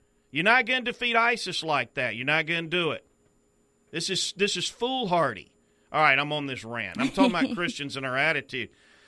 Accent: United States; You know what? I'm an American. I'm a proud American.

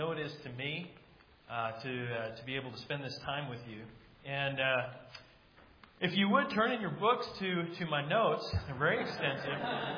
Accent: Dallas, Texas, United States; I am from Dallas

